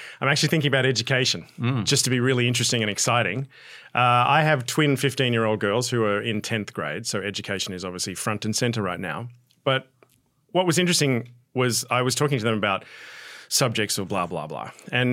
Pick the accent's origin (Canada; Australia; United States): Australia; accent: Australian; Australian film and TV trivia, because that's where my accent is from, in case you're wondering, mate.